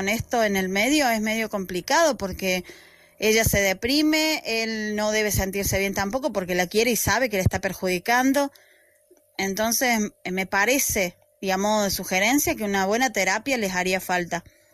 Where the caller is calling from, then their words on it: Argentina; desde Argentina